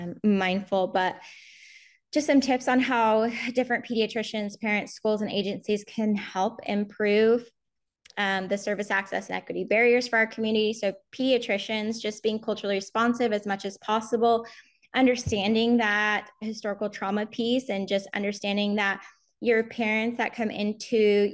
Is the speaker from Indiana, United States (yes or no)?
no; California, United States; They're contracting with us to do intake clinics up in Lassen County, which is my hometown.